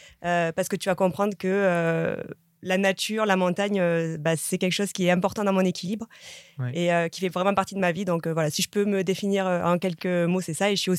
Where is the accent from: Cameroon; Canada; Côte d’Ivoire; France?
France; Bagnères-de-Luchon, Occitanie; accent: Pyrenean; now in Annecy, France; j'ai 35 ans. Le petit accent que vous entendez vient des Pyrénées, puisque je suis originaire de Bagnères-de-Luchon. Donc, c'est les Pyrénées centrales, juste à la limite de l'Espagne. Et aujourd'hui, je vis à côté d'Annecy